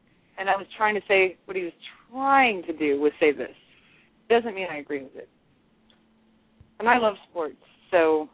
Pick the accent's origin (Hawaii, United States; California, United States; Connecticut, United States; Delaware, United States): California, United States; Oakland; And I understand, because I grew up in Oakland, so...